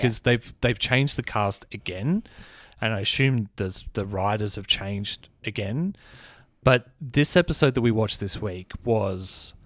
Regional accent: Australia; But also, us growing up in Australia and not having access to any of these television shows

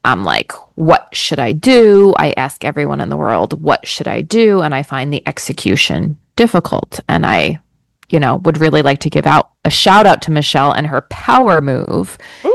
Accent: New Jersey, United States; now in Panama; I live in Panama. I'm a teacher here. I'm from New Jersey, USA.

